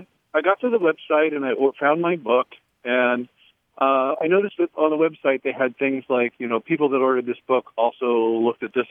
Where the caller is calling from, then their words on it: Noblesville, Indiana, United States; I'm calling from Nobleville, Indiana.